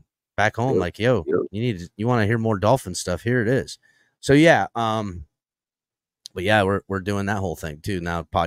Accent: Florida, United States; I'm from South Florida. I ain't scared of hurricanes.

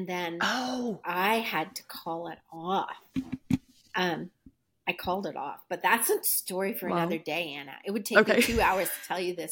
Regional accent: India; because I'm Indian, and Indian tradition, thousands of years of tradition, is that we have arranged marriages, and that's who you marry.

